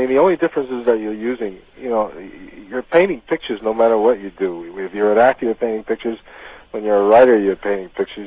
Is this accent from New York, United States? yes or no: yes; New York City, New York, United States; I grew up in New York City